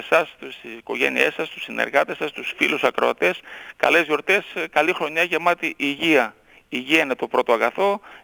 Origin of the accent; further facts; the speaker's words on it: Zagliveri, Central Macedonia, Greece; δίπλα στον τόπο μου, στο χωριό μου, το Ζαγκλιβέρι, υπάρχει η αρχαία προαλεξανδρινή πόλη, τα Καλύνδια